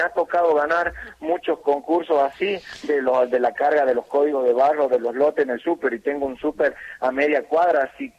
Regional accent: Argentina; somos argentinos

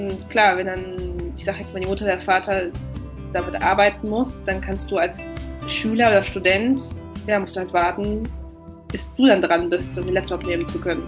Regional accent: Germany; now in Argentina; mir fällt das schwer zu sagen, ich komme aus Deutschland und deshalb schreibe ich so.

